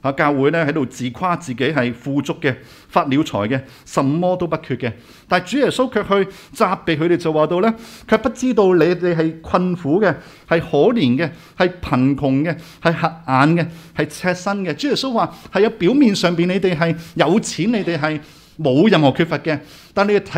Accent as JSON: {"language": "Chinese", "country": "Hong Kong", "said": "我們香港人都有段時間呢，我們是沒有去日本，可能有叫做兩三年的時間的"}